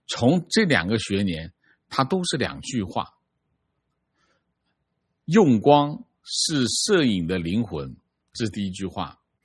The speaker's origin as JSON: {"language": "Chinese", "region": "Beijing", "country": "China", "tie": "born or raised there", "said": "我是土生土长的北京人，84年考入大学啊"}